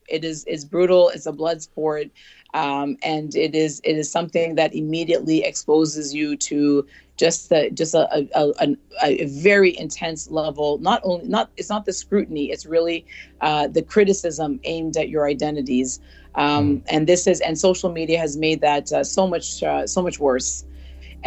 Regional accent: Toronto, Ontario, Canada; I'm a first generation Canadian. I was surrounded growing up in Toronto with all these other extraordinary first generation Canadians from all these diverse backgrounds.

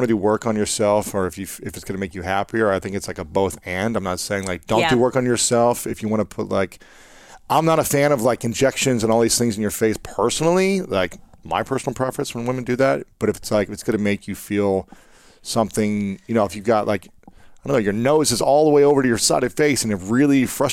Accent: Ohio, United States; I grew up saying pop in Ohio.

